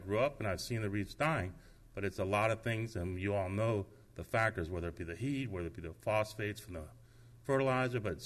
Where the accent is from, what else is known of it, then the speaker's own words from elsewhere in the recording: Miami Beach, Florida, United States; I grew up on Miami Beach, Lenox Avenue. Changed a lot since I was born. I'm going to be 60.